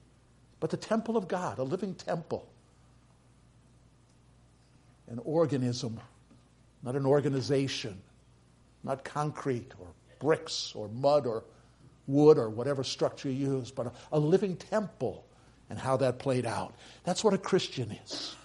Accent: United States; I am the son of immigrants who gave up Norwegian citizenship to become Americans. I was born and I am an American, possibly still a Norwegian citizen.

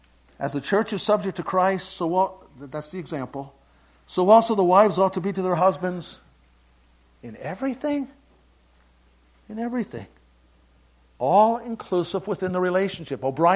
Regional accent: New York City, New York, United States; I'm from New York City.

